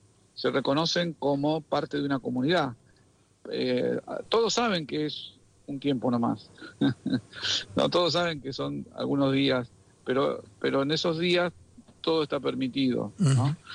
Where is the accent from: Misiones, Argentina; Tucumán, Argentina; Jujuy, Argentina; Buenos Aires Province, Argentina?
Buenos Aires Province, Argentina; Berisso; also born or lived in Ensenada; yo recuerdo dos carnavales de cuando era pibe, en Berisso y en Ensenada.